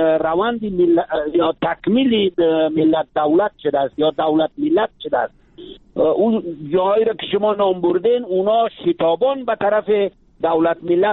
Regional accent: Afghanistan; ما افغانستانیستیم، ما افغان هستیم

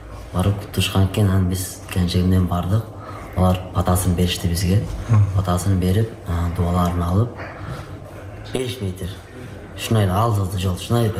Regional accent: Batken Region, Kyrgyzstan; Баткен облусу Лейлек району интернационал айылынан болобуз. Биз ушул жерде төрөлгөнбүз, ушул жерде чоңойгонбуз.

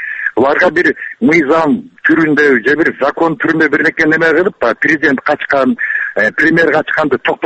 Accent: Naryn, Naryn Region, Kyrgyzstan; Нарындан болом.

